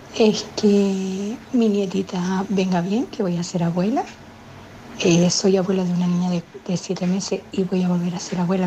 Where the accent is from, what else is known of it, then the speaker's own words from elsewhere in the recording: Tenerife, Canary Islands, Spain; soy de Tenerife